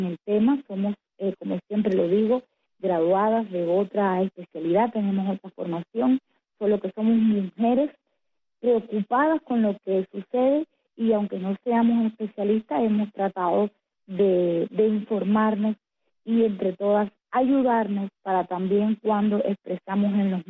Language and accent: Spanish; Cuba; lo que nos preocupa a nosotras como mujeres cubanas